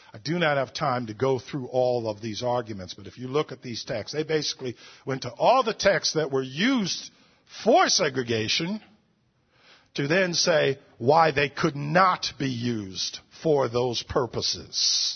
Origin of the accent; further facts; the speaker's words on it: Newark, New Jersey, United States; Riots in the cities that I grew up in 1967 in Newark.